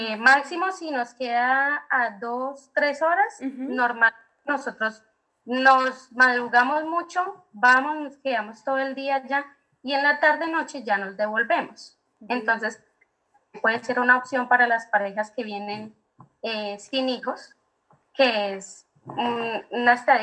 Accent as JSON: {"language": "Spanish", "country": "Colombia", "said": "Nosotros somos también de Colombia, venimos de una ciudad grande, Entonces, pues para nosotros este cambio a la parte rural fue bastante grande"}